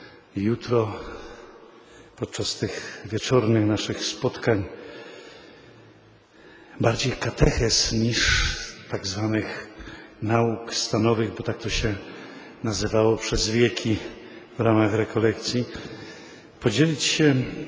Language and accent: Polish; Skrzyszów, Silesian Voivodeship, Poland; also born or lived in Wodzisław Śląski; Ja urodziłem się w Wodzisławiu Śląskim, to jest 3 kilometry w jedną stronę od Turzy, a mój dom rodzinny był i jest w Skrzyszowie, 3 kilometry w drugą stronę.